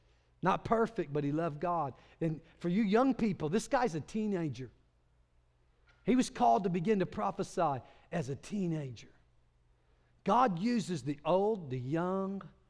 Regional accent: Clovis, United States; I grew up in Clovis

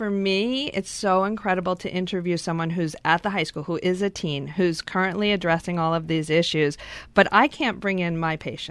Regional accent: New York, United States; I grew up in New York and my dad was a family therapist, so it just seemed like in New York, that's just what everybody does.

